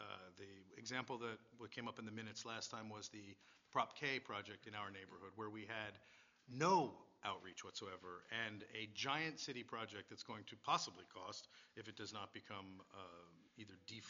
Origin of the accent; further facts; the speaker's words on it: Studio City, California, United States; I'm from Studio City.